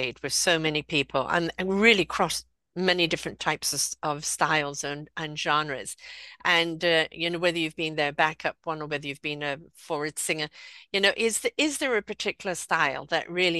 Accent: England, United Kingdom; I was from England. I was into … when I was little, and obviously … things, because I was in England, right?

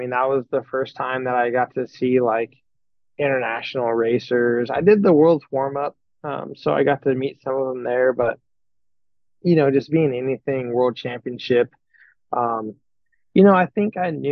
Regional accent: United States; especially coming from US. Like, that was like as European as I feel like you could really go coming, being an American.

